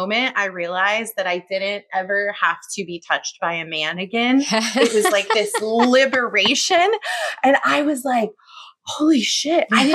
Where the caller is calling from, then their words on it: Fort Worth, Texas, United States; I am in Fort Worth, Texas.